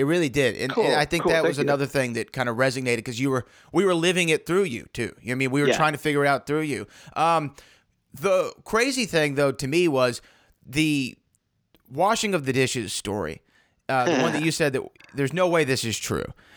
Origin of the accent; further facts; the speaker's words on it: Texas, United States; I'm from Texas, so you know, if it's anything like barbecue, maybe I can get into it.